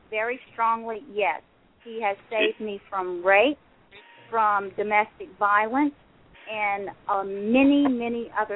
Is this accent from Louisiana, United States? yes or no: yes; New Orleans, Louisiana, United States; I'm from the NOLA area.